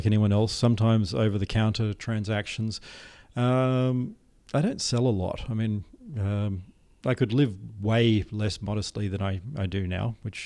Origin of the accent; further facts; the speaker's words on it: Australia; I'm Australian